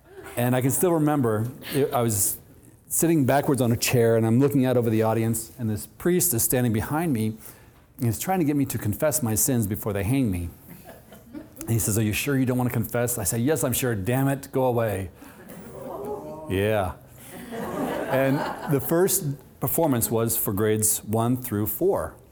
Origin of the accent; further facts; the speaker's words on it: Missouri, United States; I grew up in Missouri.